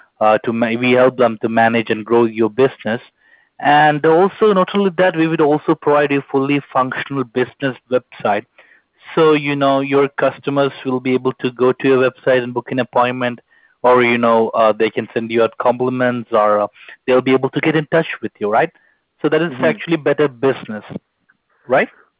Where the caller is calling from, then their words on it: Los Angeles, California, United States; I'm calling you from Los Angeles.